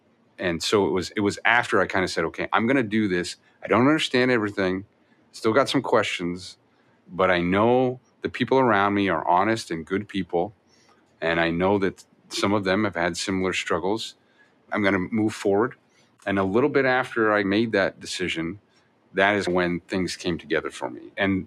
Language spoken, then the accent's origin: English; East Coast, United States; I grew up mostly on the East Coast, so I wasn't foreign to the East Coast.